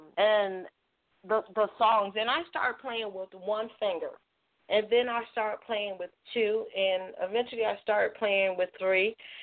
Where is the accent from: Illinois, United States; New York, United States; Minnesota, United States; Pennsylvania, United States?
New York, United States; You know, originally, as Miss Gigi read my bio, I'm from New York